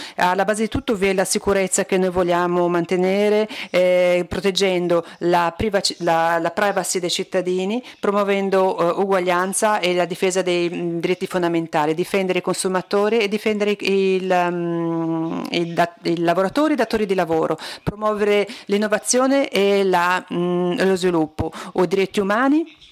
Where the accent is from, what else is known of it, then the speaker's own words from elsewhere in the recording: Algarve, Portugal; il poeta della mia terra, Algarve